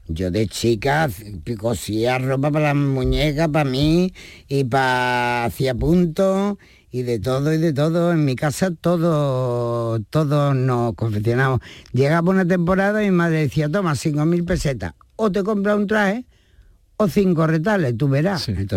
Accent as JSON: {"language": "Spanish", "town": "Antequera", "region": "Andalusia", "country": "Spain", "tie": "born there", "said": "yo nací en Antequera"}